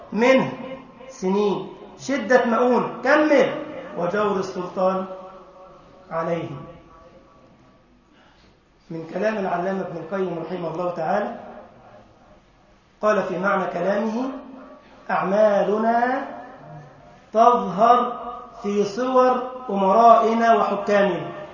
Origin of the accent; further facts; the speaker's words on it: Egypt; المعروف في بلدنا مصر